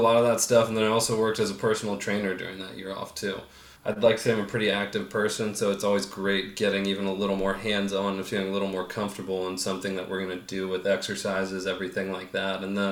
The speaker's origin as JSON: {"language": "English", "region": "California", "country": "United States", "tie": "born or raised there", "said": "so growing up in California, he's always been one of my favorite athletes."}